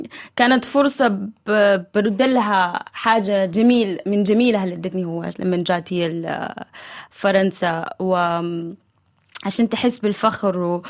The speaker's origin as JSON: {"language": "Arabic", "country": "Saudi Arabia", "tie": "born or raised there", "also_born_or_lived": "Sudan", "moved": "yes", "lives_now": "Paris, France", "said": "انه انا تربيت في السعودية بعدين انتقلت للسودان، يعني في كل مكان انا وجيت بعدين على باريس"}